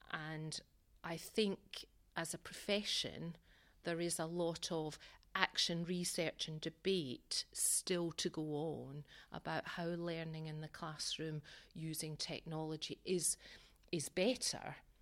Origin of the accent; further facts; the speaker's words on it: South West England, United Kingdom; So I said I came from Gloucestershire